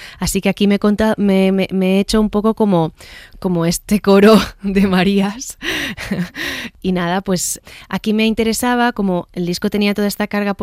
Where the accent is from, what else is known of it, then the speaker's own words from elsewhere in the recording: Badalona, Catalonia, Spain; yo soy de ciudad, yo soy de Badalona, ¿sabes?